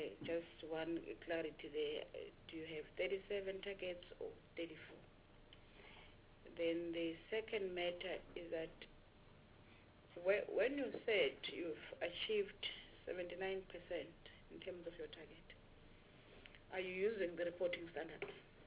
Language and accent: English; Mpumalanga, South Africa; I still maintain that I'm from Mpumalanga province, a province which have a history of not having a university.